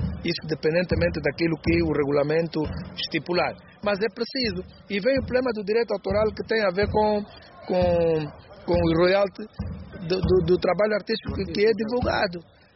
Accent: Angola; somos angolanos e vamos nos defender.

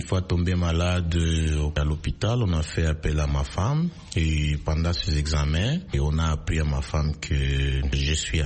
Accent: DR Congo; Vous savez, chez nous en Afrique et surtout en RDC

